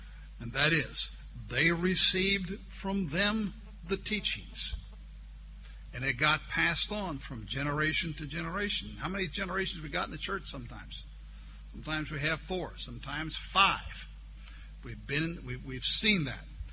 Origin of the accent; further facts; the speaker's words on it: New Orleans, Louisiana, United States; We grew up in New Orleans